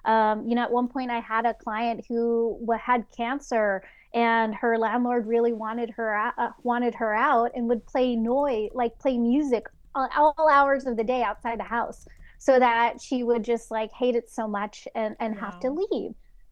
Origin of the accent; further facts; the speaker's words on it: Los Angeles, California, United States; I'm born and raised Highland Park, and I've seen what gentrification has done to my community